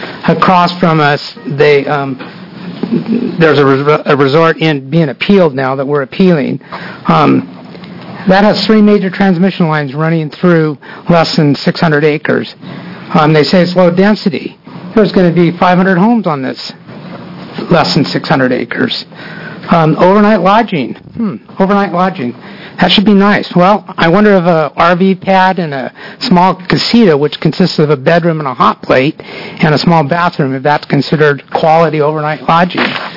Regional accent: Oregon, United States; I'm from Crook County.

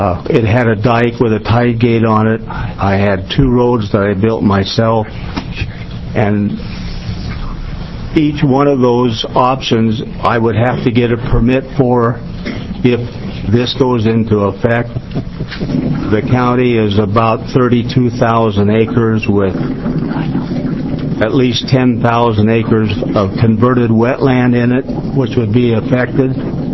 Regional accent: Oregon, United States; born there; I was born on the Kelchis River on that farm that I operated from 52 until last spring.

